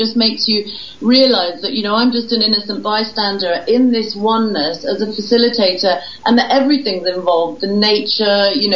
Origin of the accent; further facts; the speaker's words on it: Fiji; also born or lived in Vanuatu / Africa; My dad is half English and half Irish, so I'm a quarter of all of those. But I was brought up in Fiji and Vanuatu in the South Pacific, and then in Africa